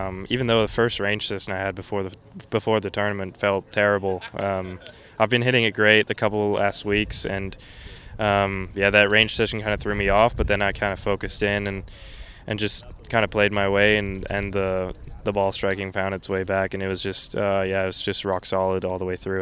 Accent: Hamburg, Germany; now in United States; two of my hometown club members, friends of mine, have won out here. So it's kind of known to be our Hamburger Golf Club winning course

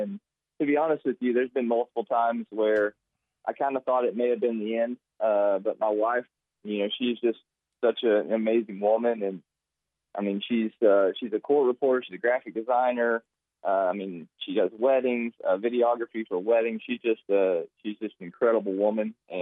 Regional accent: Texarkana, Texas, United States; also born or lived in Little Rock; now in Benton, United States; So I grew up on the Texas side and went to UT Arlington for college.

